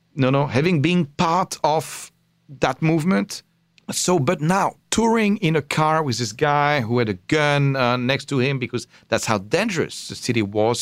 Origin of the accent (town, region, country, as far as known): Paris, Île-de-France, France; born or raised there